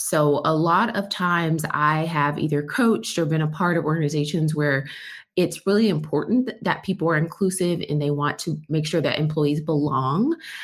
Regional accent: Texas, United States; now in Las Vegas, United States; I'm located in Las Vegas, but I am a Texan.

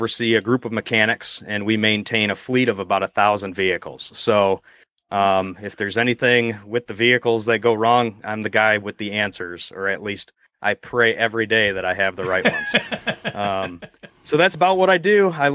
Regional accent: Michigan, United States; also born or lived in Rochester, New York; So me, I am a Michigander through and through. However, I was not born in Michigan. I was born in Rochester, New York, but moved to Michigan before I turned 1 year old. So, you know, I'm a Michigander.

